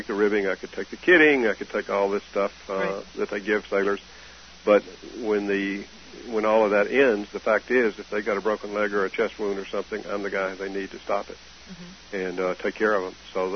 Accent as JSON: {"language": "English", "region": "Arkansas", "country": "United States", "tie": "born or raised there", "said": "I had one when I was growing up in Arkansas, and Lake Chico, and sort of got used to it."}